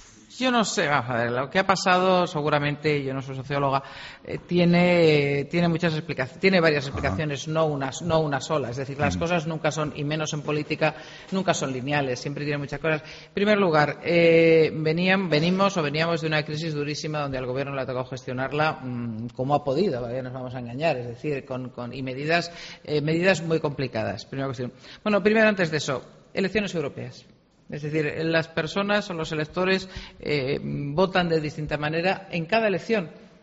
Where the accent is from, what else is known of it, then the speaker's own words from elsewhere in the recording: Aragon, Spain; como ciudadana aragonesa, me negaré siempre